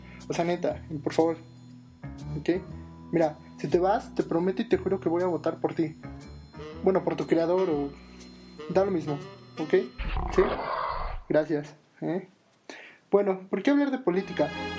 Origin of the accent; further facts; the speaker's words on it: Mexico; Primero menciono que somos mexicanos